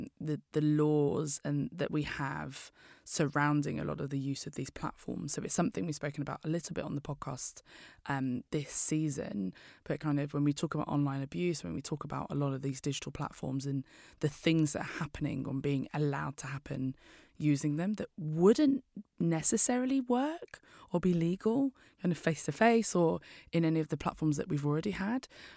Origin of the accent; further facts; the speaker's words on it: London, United Kingdom; so I'm from East London